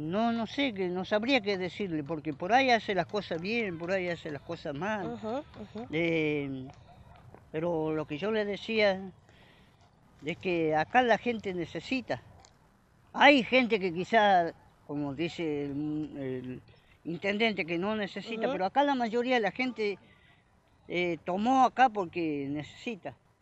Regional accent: Tucumán, Argentina; also born or lived in Buenos Aires; now in Santa Rosa, Argentina; yo soy de Tucumán, me vine... Uh-huh. Estaba trabajando en Buenos Aires y después me vine acá, y hace 15 años que estoy acá yo.

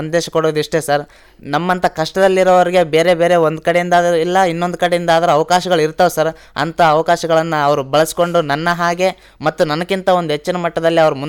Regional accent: Yarigera, Karnataka, India; ನಮ್ಮೂರು ಯರಿಗೆರ.

